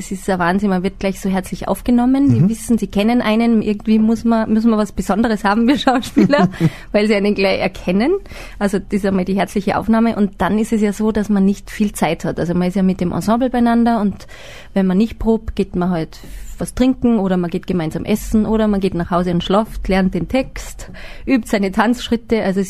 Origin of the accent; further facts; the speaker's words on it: Austria; Bin eine Österreicherin, bin dann aus so einem Gebirgsgau zum ersten Mal an die Uni nach Salzburg